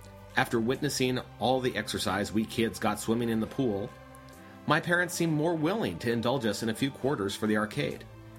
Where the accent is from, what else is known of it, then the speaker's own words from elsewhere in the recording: Denver, Colorado, United States; I grew up in the Denver area during the 1980s, and we didn't have too many arcades in the neighborhood.